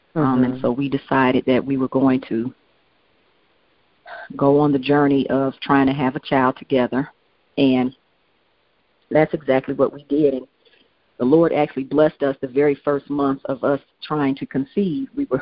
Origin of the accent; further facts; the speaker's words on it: Atlanta, Georgia, United States; also born or lived in Michigan; now in Virginia, United States; I was born in Michigan, raised in Atlanta, where I spent most of my life, actually. I've only been in Virginia 2 years now.